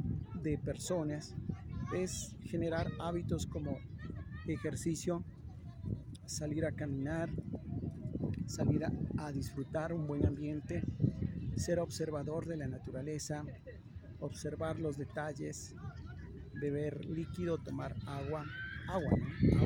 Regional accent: Quito, Pichincha, Ecuador; Bueno, acá en mi país, Ecuador, Quito, Ecuador, estamos experimentando lo que es el verano, un sol abrasador.

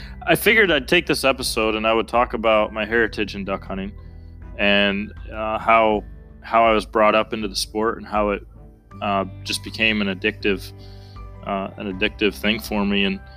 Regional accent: Detroit, Michigan, United States; I'm originally from Michigan. I'm from Detroit, from the city proper. So I grew up with in a densely populated area.

